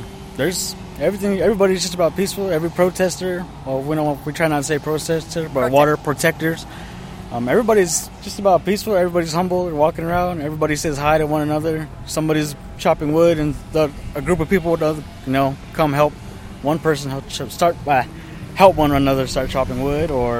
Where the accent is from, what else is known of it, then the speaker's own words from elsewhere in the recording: Red Valley, Arizona, United States; I'm from the Navajo Nation, the Four Corners area, Red Valley, Arizona.